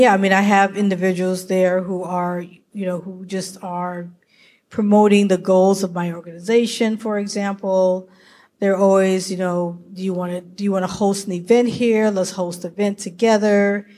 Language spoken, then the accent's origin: English; New York, United States; The level of what makes you important is different from, like, I'm from New York, for example.